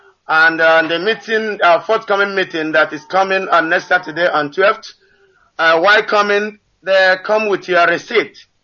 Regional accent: Umunumo, Nigeria; now in London, United Kingdom; And I hail from Umunumo Amandoba. And it's local government in Biafra land.

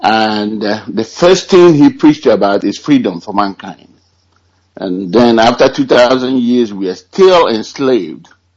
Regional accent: Oba, Anambra, Nigeria; I'm from Oba, in the Demle local government area of Biafra land.

